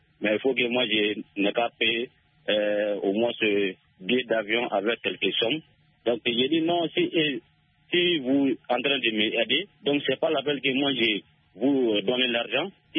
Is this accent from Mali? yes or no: yes; Sonikini, Mali; nos millions d'auditeurs toujours dans mon village natal à Sonikini.